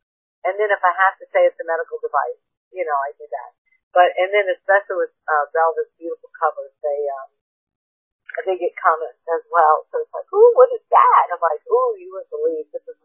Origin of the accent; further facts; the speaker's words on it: New Orleans, Louisiana, United States; now in Florida, United States; I'm from New Orleans, I live in Florida, we would drive to New Orleans.